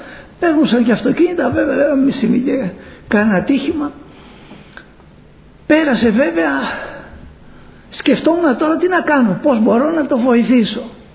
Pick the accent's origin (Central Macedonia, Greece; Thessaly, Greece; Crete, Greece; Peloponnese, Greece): Peloponnese, Greece; Εγώ είχα πάει στο χωριό μας, στο χωριό μου και στην Αρκαδία